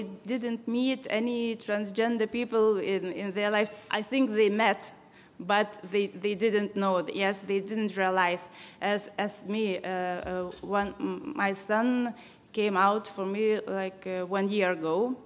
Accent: Lithuania; English is a second language; from Lithuania

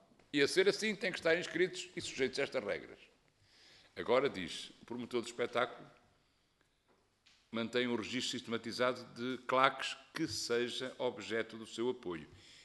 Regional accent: Norte, Portugal; eu que sou do Norte, e que venho e vou todos os fins de semana para lá

